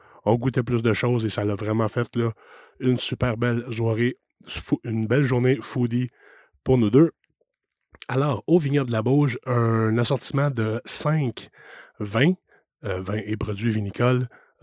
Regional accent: Quebec, Canada; des Cantons de l'Est dans la région de Brome-Missisquoi. Comme je vous ai déjà dit, là, c'est ma région natale

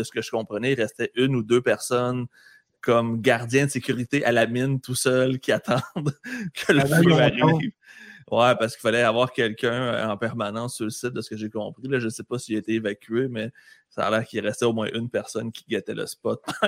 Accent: Lebel-sur-Quévillon, Quebec, Canada; born there; je suis né en Abitibi en 83 à Lebel-sur-Quivillon, mais par la suite, je suis devenu un Jamésien parce que ça a transféré d'une place à l'autre.

